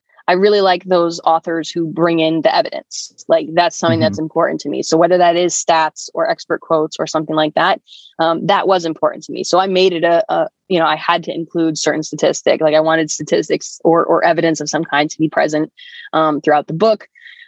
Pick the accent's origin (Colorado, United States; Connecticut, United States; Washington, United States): Connecticut, United States; I am from Connecticut. UConn women's basketball is like our professional sports league.